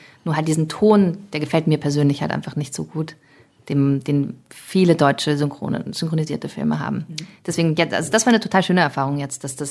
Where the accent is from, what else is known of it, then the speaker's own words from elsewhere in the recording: Austria; Also ich bin in Österreich aufgewachsen und habe da mein Leben lang gelebt. Und ich habe mit England und Irland eigentlich gar nicht so viel zu tun. Ich habe da nie gelebt. Ich fühle mich eigentlich auch als Österreicherin.